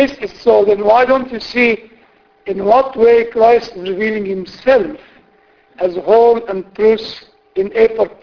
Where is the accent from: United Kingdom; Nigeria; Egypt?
Egypt; where are you from? I said, I'm from Egypt. Are you a Copt? I said, yes.